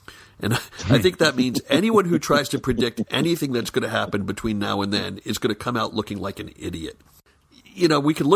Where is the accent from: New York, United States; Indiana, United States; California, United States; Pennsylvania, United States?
California, United States; Los Angeles; a moderate Democrat from Los Angeles.